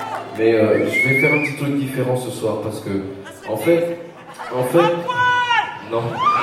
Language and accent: French; France; chez nous en France, on a un gros souci